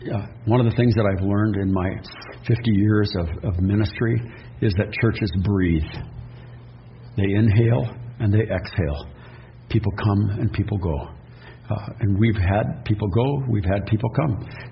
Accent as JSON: {"language": "English", "region": "Washington", "country": "United States", "tie": "born or raised there", "said": "And I grew up in Washington."}